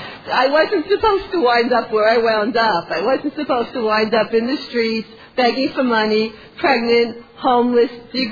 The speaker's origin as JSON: {"language": "English", "town": "The Bronx", "region": "New York", "country": "United States", "said": "I'm an addict from the Bronx."}